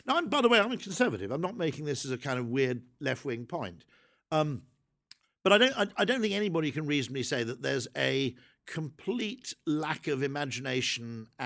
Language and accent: English; Llanbadoc, Wales, United Kingdom; born there; I was born in Llanbadoc, which is just outside Usk.